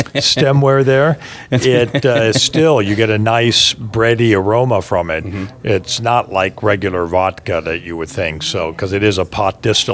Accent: Germany; now in United States; So we immigrated here from Germany, and my father then started the company here

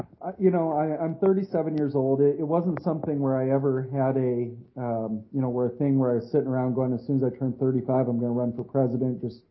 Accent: Oregon, United States; My home state of Oregon, it's 18,000 signatures.

